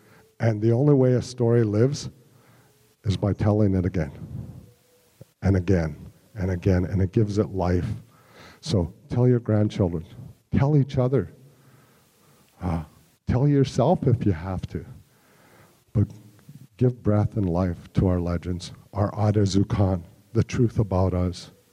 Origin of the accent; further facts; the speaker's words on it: Minnesota, United States; also born or lived in Mille Lacs, United States; now in Hayward, United States; I live in Hayward, Wisconsin right now, but I'm originally from Mille Lacs. I grew up on the Leech Lake and White Earth reservations here in Minnesota.